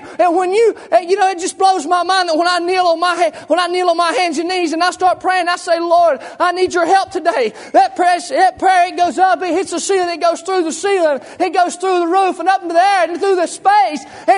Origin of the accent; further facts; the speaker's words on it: North Carolina, United States; I may say awe here in a minute, but that's just because I'm from Yakin County. I can't talk good, okay?